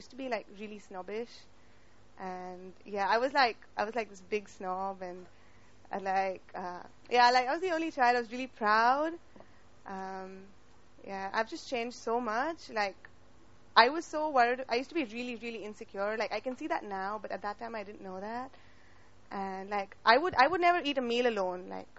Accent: India; So my father's family was Catholic, like they've always been Catholic. But I'm from India, so my mother's family was Hindu.

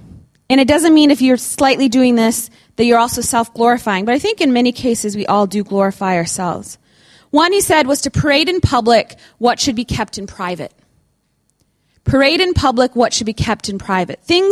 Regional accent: United States; and I can say that because I'm American

